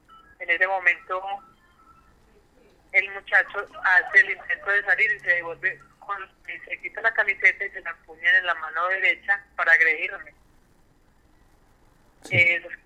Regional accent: Riosucio, Caldas, Colombia; Sí, yo soy de aquí de Río Seco Caldas.

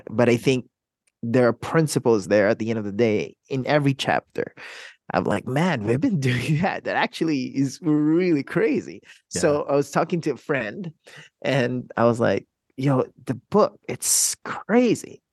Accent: Philippines; I'm from the Philippines. I was raised here, born and raised.

